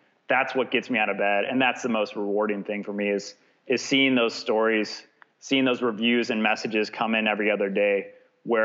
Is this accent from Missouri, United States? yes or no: yes; Wildwood, Missouri, United States; I grew up in Wildwood, Missouri.